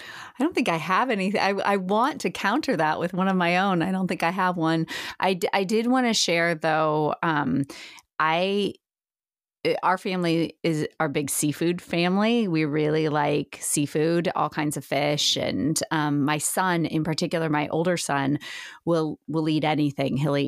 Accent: Indiana, United States; moved away; I'm from Indiana originally, and we're landlocked, obviously, and seafood's not a huge part of our diet there. So I'm new-ish to seafood when I moved to the East Coast and then out here.

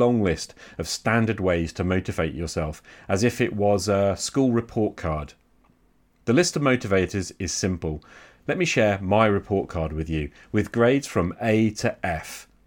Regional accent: England, United Kingdom; because, come on, I'm English and I prefer the word friend to buddy.

